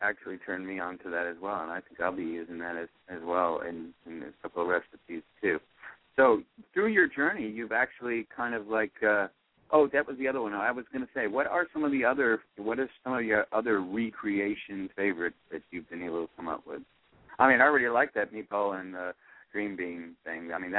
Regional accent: North Carolina, United States; I mean, I'm from North Carolina, even though they actually originate from Georgia.

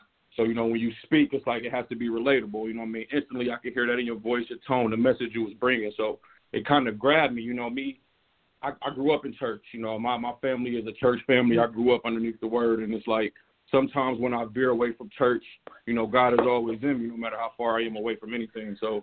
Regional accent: New York, United States; Me and Jared grew up together, man. I don't know if Jared recognized my voice, but we grew up together out in New York.

